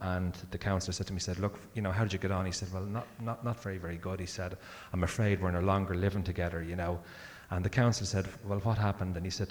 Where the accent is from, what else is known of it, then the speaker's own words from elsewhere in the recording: Dublin, Leinster, Ireland; the street that I grew up in Dublin called Capel Street.